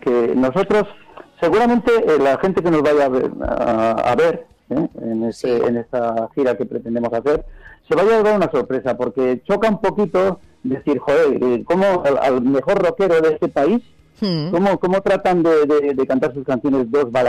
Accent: Basque Country, Spain; yo soy, como bien sabes, vasco, y en mi tierra se utilizaba el rock de una manera diferente en aquellos tiempos.

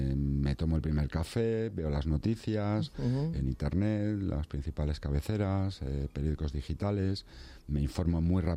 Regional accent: Madrid, Community of Madrid, Spain; yo soy madrileño

